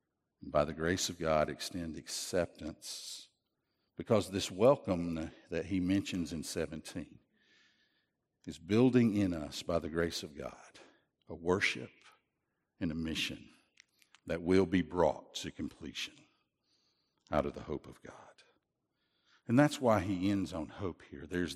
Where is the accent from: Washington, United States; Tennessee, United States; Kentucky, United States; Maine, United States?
Tennessee, United States; Chattanooga; Recently, I heard the story of a guy who's actually buried in my hometown, Chattanooga, Desmond Doss.